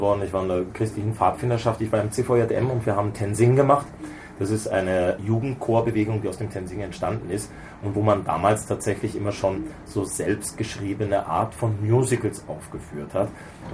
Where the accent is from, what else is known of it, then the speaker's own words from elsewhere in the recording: Memmingen, Bavaria, Germany; Also da, wo ich herkomme, Memmingen, das ist ein kleiner Ort, relativ klein, 40.000 Einwohner.